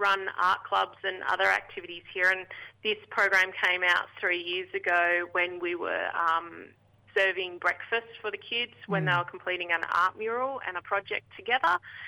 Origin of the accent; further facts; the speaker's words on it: Lake Grace, Western Australia, Australia; I'm Noongar from Wilman Country. It's Lake Grace area down in the southwest of Western Australia.